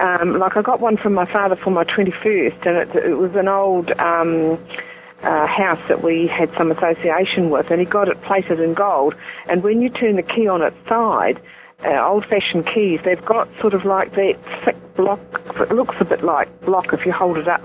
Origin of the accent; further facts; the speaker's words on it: Christchurch, Canterbury, New Zealand; I grew up in Christchurch in the South Island of New Zealand. And we were born and raised in Christchurch